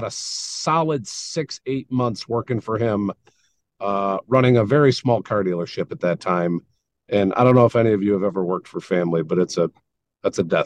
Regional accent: Michigan, United States; growing up in Michigan, I will tell you that it is, Ford or GM

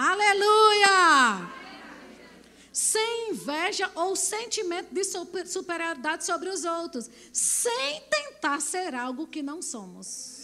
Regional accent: Campina Grande, Paraíba, Brazil; born there; Nasci em Campina Grande, no interior da Paraíba, com esse sotaque arrastado.

